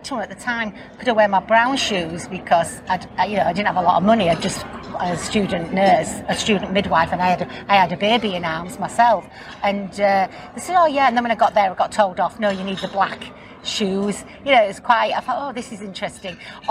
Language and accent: English; Yorkshire and the Humber, United Kingdom; I'm obviously from West Yorkshire.